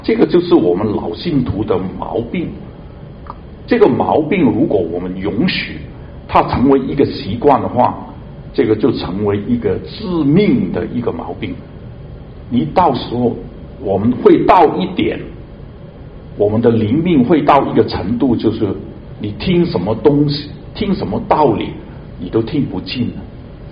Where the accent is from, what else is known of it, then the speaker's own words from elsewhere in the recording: Hong Kong; now in Edmonton, Canada; 我来加拿大已经住了很多年，但是我是在香港出生长大的，所以我是中国人，我也是一个香港人，但是我也是加拿大人啊，我也是爱城的市民啊，我很多重的身份啊。